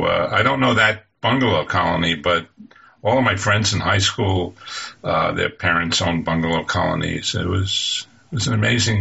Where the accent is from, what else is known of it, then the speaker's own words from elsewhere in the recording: New York, United States; I think that's growing up in the Catskills and being in, you know, in the entertainment, a world of entertainment in the summers